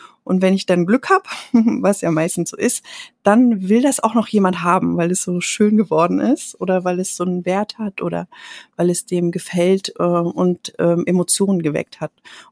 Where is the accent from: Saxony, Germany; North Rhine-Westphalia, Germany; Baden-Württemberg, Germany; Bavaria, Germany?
Saxony, Germany; Dresden; aus Dresden